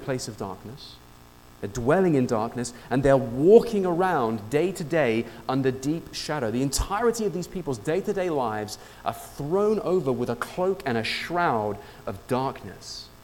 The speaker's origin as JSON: {"language": "English", "region": "England", "country": "United Kingdom", "said": "I come from England. It's a place where it's overcast a lot of the time."}